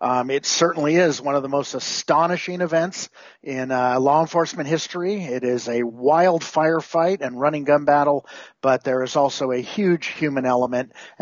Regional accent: Whittier, California, United States; and I grew up in Whittier, California, just about a dozen miles, 20 miles away from the location where it happened.

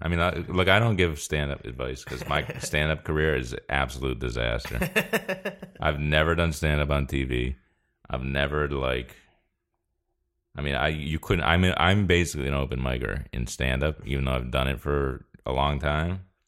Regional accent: East Coast, United States; I'm from the East Coast. It's just, it made more sense.

